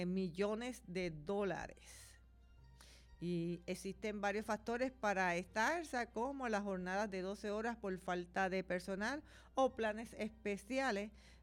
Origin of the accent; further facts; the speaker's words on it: Puerto Rico; Nosotros somos puertorriqueños y en la cultura de nosotros es uno de los deportes autóctonos de Puerto Rico